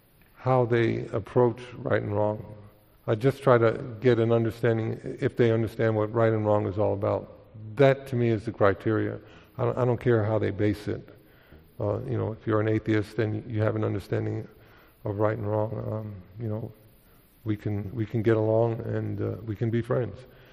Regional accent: Harlem, New York, United States; So, you know, I was born and raised in Harlem. You know, I'm very proud of that.

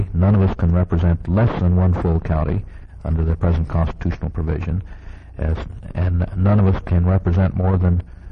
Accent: California, United States; I come from Southern California.

